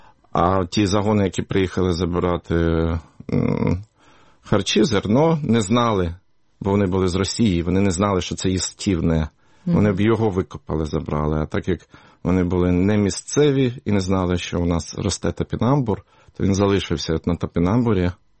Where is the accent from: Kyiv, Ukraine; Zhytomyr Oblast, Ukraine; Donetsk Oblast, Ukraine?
Zhytomyr Oblast, Ukraine; до 3 років я не говорив українською. З 3 років я знову жив, народився на Житомирщині. От, 3 роки повернувся на Житомирщину.